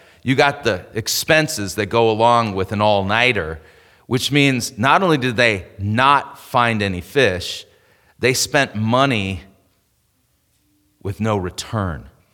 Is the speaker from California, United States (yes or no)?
yes; California, United States; When I grew up in Southern California, spent a lot of time at the beach.